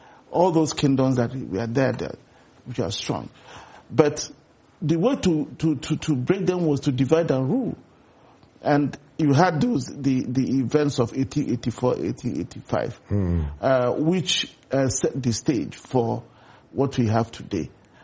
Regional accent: Nigeria; because I'm originally a Nigerian

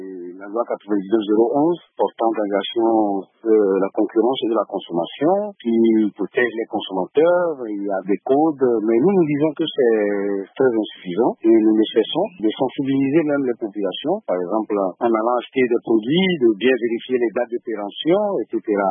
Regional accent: Togo; Et chez nous, au Togo, il y a ce problème des eaux en sachet

